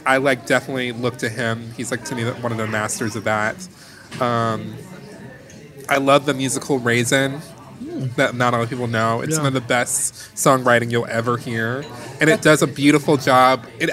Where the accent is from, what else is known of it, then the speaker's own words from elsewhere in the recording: Detroit, Michigan, United States; But then beyond that, I grew up in Detroit in Motown.